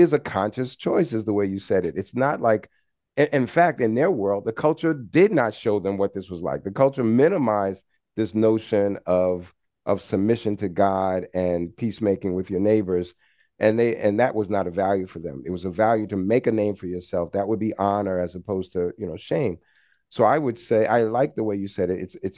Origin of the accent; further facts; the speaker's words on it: New York City, New York, United States; I'm from New York City, and much of my life, you know, I'm riding on the bus, riding on the subway. I'm just used to the hustle and bustle of urban life.